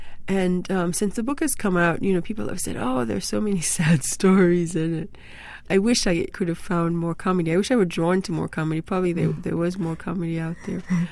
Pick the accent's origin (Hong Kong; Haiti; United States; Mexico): Haiti; the earthquake in Port-au-Prince is certainly close to me. I'm from Haiti.